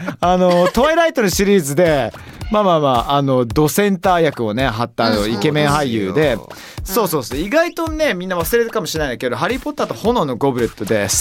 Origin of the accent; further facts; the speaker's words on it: United Kingdom; イギリス人としてさなんか酒飲めないでどうなんだよって国民性みたいなところがあるから